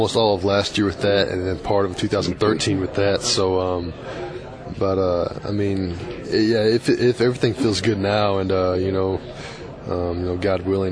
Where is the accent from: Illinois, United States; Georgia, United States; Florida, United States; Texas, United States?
Illinois, United States; Golconda; also born or lived in Paducah; No, I'm from Southern Illinois. I was born in Kentucky, actually, Paducah, Kentucky. Yeah.